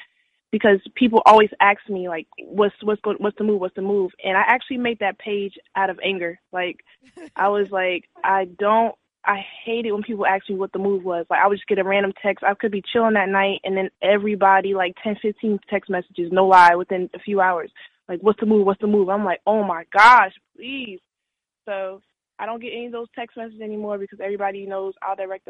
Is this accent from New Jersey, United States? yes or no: yes; New Jersey, United States; Like I said, well … I'm originally from Jersey.